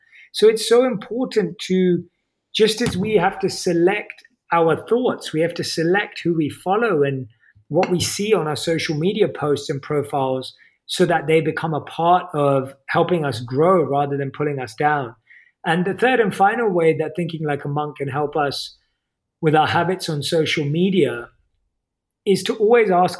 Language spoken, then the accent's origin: English; United Kingdom; accent: British; So spot in my British accent.